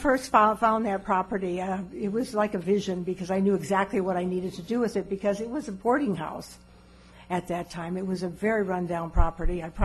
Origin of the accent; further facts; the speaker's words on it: Wisconsin, United States; I'm from Wisconsin, and so being raised in Door County